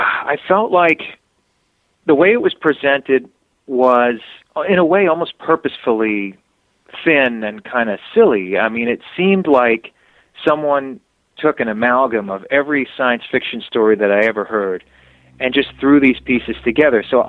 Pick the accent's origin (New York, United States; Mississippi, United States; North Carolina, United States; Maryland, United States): New York, United States; Long Island; He suggested to me, because I was from Long Island, that I should make a movie about the Montauk Project.